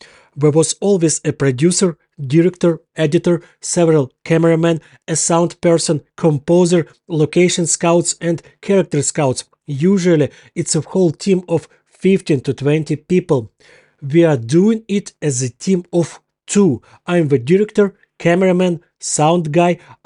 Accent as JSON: {"language": "English", "town": "Kharkiv", "region": "Kharkiv Oblast", "country": "Ukraine", "tie": "born or raised there", "said": "We arrived to shoot in my hometown of Kharkiv just when the Russians decided to completely destroy it"}